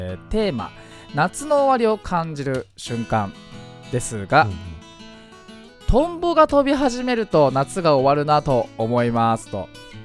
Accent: Fujisawa, Kanagawa, Japan; 藤沢出身の俳優タレントとして活動する

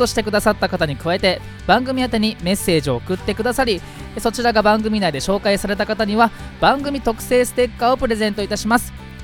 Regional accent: Fujisawa, Kanagawa, Japan; 藤沢出身の俳優タレントとして活動する私

